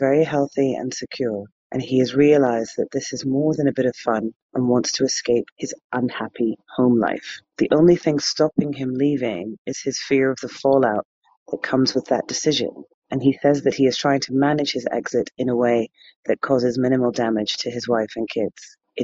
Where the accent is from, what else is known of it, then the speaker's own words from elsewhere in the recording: London, United Kingdom; and I'm from London, and I'm 34 years old.